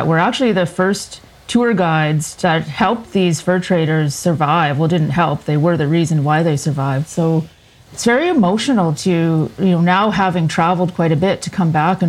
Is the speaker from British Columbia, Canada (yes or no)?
no; Prince Albert, Saskatchewan, Canada; born there; Yeah, so I was born in Prince Albert, Saskatchewan, which is about 45 kilometers from Batoche